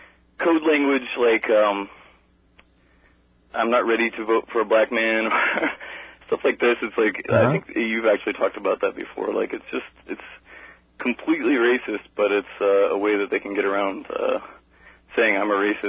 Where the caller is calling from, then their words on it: Columbus, Ohio, United States; Columbus, Ohio.